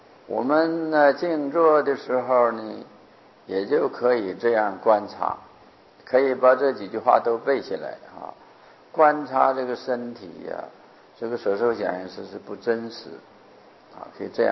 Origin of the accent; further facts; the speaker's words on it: China; 我们中国人呢不太明显的有这种执着